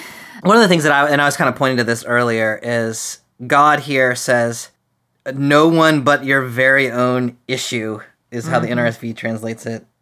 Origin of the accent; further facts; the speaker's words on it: South Carolina, United States; Like, I'm from South Carolina, and so the only way I really use reckon is when somebody says, do you want to do this?